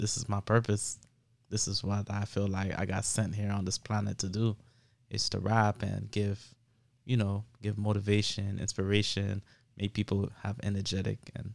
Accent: Miami, Florida, United States; I'm from Miami. You know, I rap from Overtown straight to North Miami. You know, that's where I pretty much grew up around.

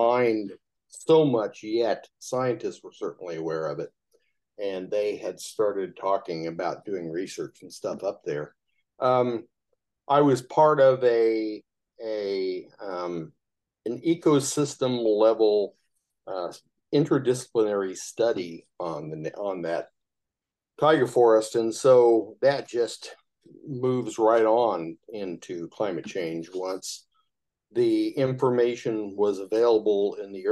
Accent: Missouri, United States; also born or lived in Fairbanks, Alaska; I grew up in Missouri and went to undergrad at the University of Missouri, and then went to the University of Alaska for, of all places, for grad school, and did a couple of degrees up there in Fairbanks.

